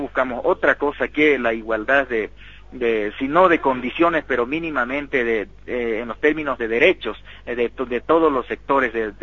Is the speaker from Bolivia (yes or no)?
yes; Bolivia; ya nos toca participar para ejercer en plenitud el derecho que tenemos en cuanto a ciudadano boliviano